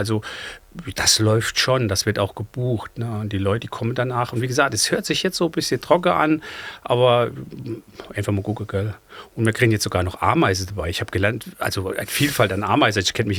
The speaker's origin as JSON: {"language": "German", "town": "Ludwigshafen", "region": "Rhineland-Palatinate", "country": "Germany", "tie": "born there", "said": "Ludwigshafen."}